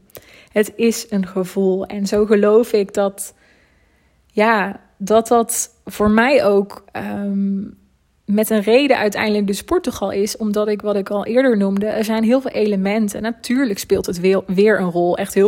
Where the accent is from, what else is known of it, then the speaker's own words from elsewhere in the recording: Netherlands; Dat ben ik niet per se, want ik ben toch ook een Hollander. En dat zal ik ook altijd blijven.